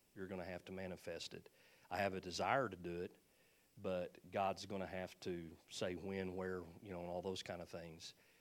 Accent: Leedey, Oklahoma, United States; I'm going back to my hometown, and I'm going to plant a church there, and we're going to be a church of 500 in Leedia. Hello, the town's only 475 people

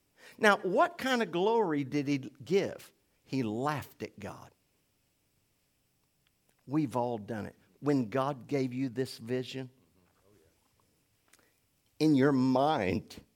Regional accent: Oklahoma, United States; Because I was raised in the Oklahoma educational system where we still pay our landscapers more than our educators.

